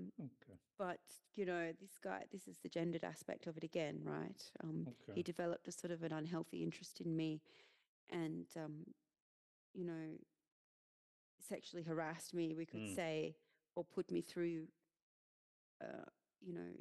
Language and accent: English; Australia; born there; I'm an Australian British dual national, but I was born in Australia and I live